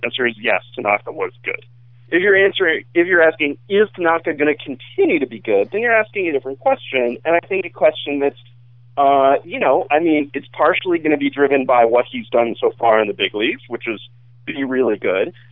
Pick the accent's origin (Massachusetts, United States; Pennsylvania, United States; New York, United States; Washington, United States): Massachusetts, United States; Boston; growing up in Boston, it's a very availability, heuristic-driven thing